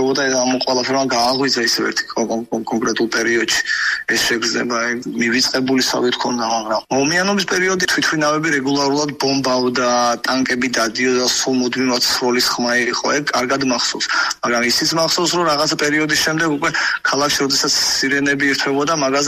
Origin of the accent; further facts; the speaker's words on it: Sukhumi, Abkhazia, Georgia; now in Batumi, Georgia; მე თავს ბათუმელავ თული უკვე რომ არ მე ყოველთვის ძახი სოხუმელი ვარ მეთქე, მაგრამ თავს ბათუმელავ, იმიტომ რომ არ გავიზარდე ამ ქალაქმა მომცად ყველაფერი რაც მაქვს, მეგობრები, ახლობლები.